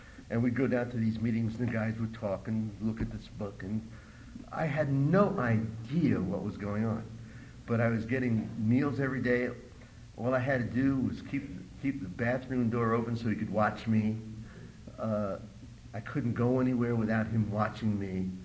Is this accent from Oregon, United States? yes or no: no; New Jersey, United States; I said, "Well, I'm from New Jersey, and I need to get to New Jersey.